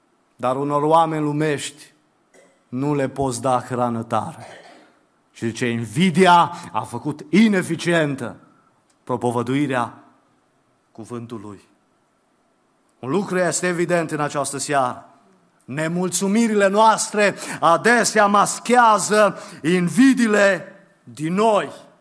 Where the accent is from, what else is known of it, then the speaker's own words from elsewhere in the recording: Transylvania, Romania; cum zice ardeleanul, că eu sunt ardelean